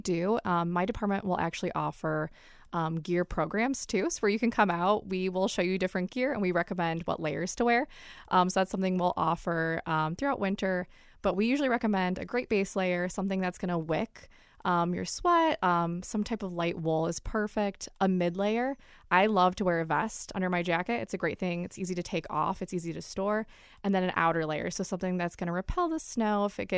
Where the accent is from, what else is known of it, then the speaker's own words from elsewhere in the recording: Cleveland, Ohio, United States; I'm from Cleveland originally, so I love Cuyahoga Valley National Park.